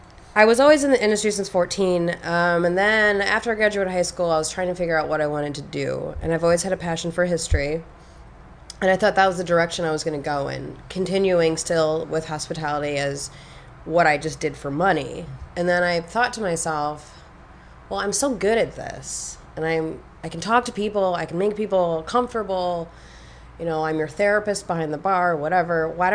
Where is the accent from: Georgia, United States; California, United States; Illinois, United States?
Illinois, United States; Chicago; I'm from Chicago, so it was a natural connection in terms of Midwest values, roots, kind of bigger city.